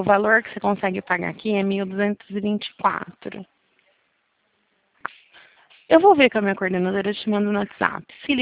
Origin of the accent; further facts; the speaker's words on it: Porto Ferreira, São Paulo, Brazil; Eu sou do estado de São Paulo, interior. Conhece Porto Ferreira?